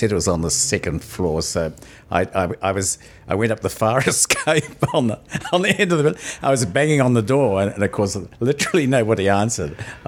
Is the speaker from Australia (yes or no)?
no; Whangarei, Northland, New Zealand; born there; Well, I was born in Whangarei, an only child